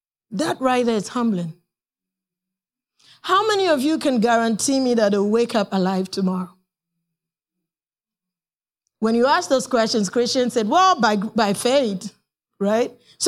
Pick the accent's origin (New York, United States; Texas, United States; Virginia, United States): New York, United States; Long Island; I mean, when I was growing up in Long Island, I knew some people who were millionaires.